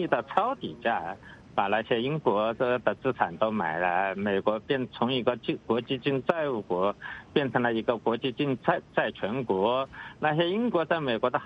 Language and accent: Chinese; China; 在我们中国人的传统来